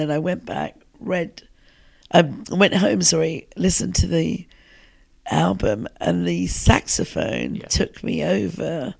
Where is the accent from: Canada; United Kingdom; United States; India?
United Kingdom; England; Well, they were very similar. You know, I grew up in a shop. My mum and dad had a corner shop, and you never knew who was going to come through the door.